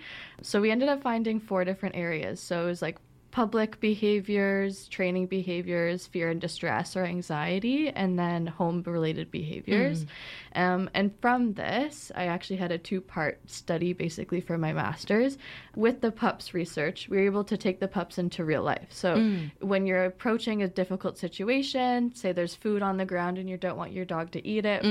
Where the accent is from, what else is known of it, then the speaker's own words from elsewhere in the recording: Ottawa, Ontario, Canada; I grew up in Ottawa